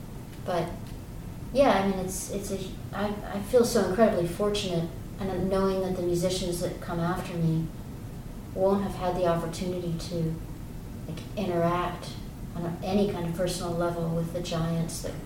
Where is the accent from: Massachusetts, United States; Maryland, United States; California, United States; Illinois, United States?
California, United States; I grew up in California, and so I'm kind of an outsider to this music in a way.